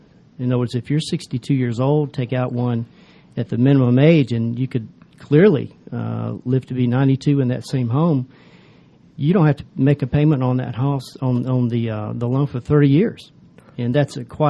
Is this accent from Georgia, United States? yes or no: yes; Doraville, Georgia, United States; I am. Grew up right here in Atlanta. I grew up in Doraville, to be exact, and stay here.